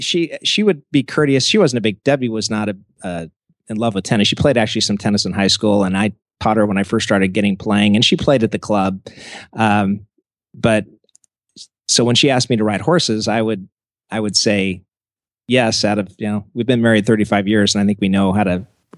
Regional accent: Washington, United States; I grew up in Eastern Washington and we moved over there for several years.

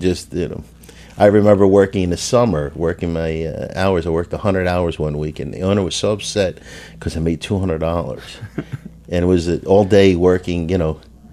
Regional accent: Philadelphia, Pennsylvania, United States; I'm a kid from Northeast Philadelphia, right. No exposure to big city life or anything.

